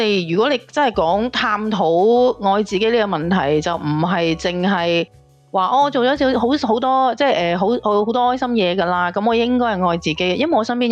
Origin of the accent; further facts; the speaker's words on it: Hong Kong; 但系现今特别系我哋香港人已经好难开心啦